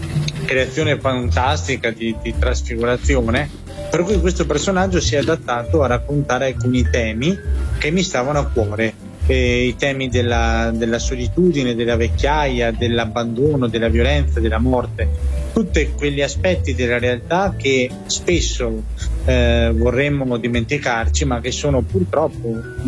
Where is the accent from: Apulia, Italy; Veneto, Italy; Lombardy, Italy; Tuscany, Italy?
Veneto, Italy; Chioggia; Io vengo da Chioggia, che è un porto peschereccio, il porto peschereccio più importante dell'Adriatico